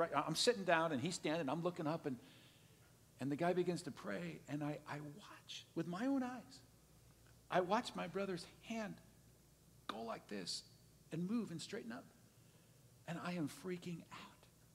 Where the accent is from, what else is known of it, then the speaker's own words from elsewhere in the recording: Green Bay, Wisconsin, United States; I grew up in the Green Bay area.